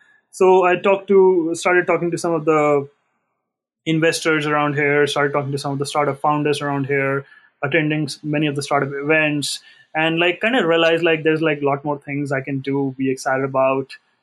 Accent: India; accent: Indian English; even my accent was pretty strong. Like, Indian English accent, had a hard time communicating.

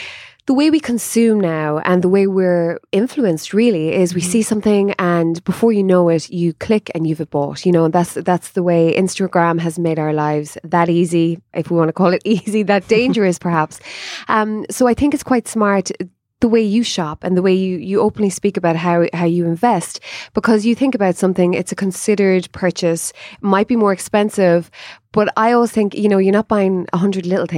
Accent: Connacht, Ireland; Your shopping day. I'm from Mayo, we did

